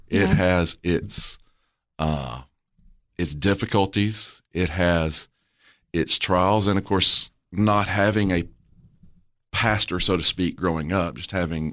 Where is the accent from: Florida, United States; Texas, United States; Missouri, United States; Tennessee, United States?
Tennessee, United States; Murfreesboro; I was born in Murfreesboro. I spent most of my life in Murfreesboro.